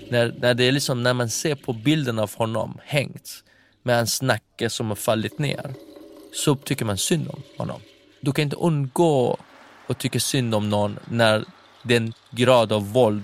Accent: Iran; jag tycker liksom jag skäms som iranier

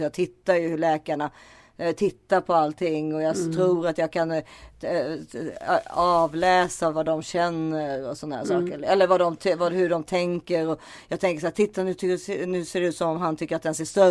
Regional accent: Sweden; fast man är ju svensk, eller jag är svensk där, och det vet jag att du är också.

